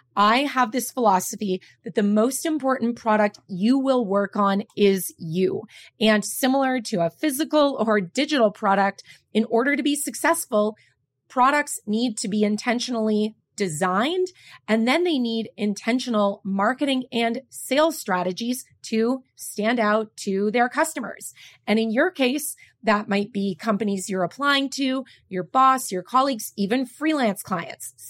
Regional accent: Canada; also born or lived in New York City; now in United States; I grew up in Canada skiing. And after living in New York City for 13 years, I thought, I'm just going to take a risk, move somewhere I don't know anyone

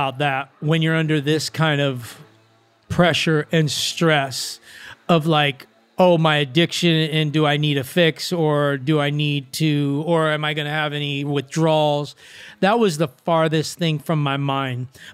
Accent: Venice Beach, California, United States; well, I'm from Venice Beach and snitches get stitches.

